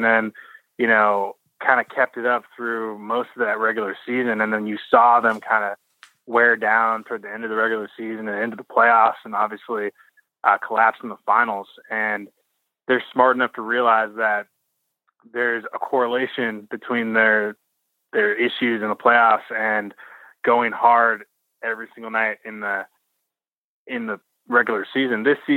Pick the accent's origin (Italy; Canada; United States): Canada; I love Canada. Yeah. I've always loved Canada. I'm French Canadian